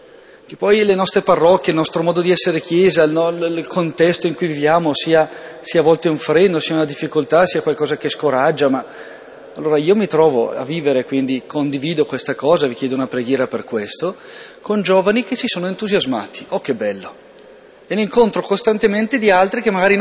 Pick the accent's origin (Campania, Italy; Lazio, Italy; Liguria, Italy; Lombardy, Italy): Lombardy, Italy; Bergamo; vengo a dirlo qui a Redona, io vengo da Redona